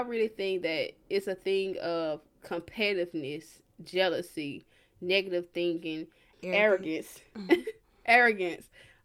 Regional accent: the South, United States; Now, me personally, I'm from the South.

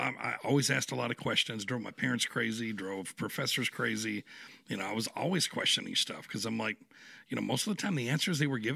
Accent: Michigan, United States; I mean, where I grew up in Michigan, it was, of course, most of the names of the towns around there were like Indian names

